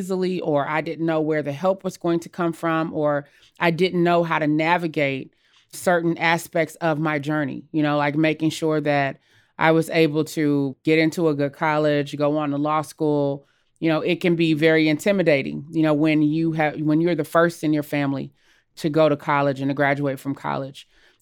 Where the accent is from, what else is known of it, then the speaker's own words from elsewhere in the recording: Jackson, Mississippi, United States; born there; I was born in Jackson, Mississippi, in the Deep South, about 8 years after Dr. King was assassinated. So I was born in 1976. And during that period of time, Black people in Mississippi were still very poor.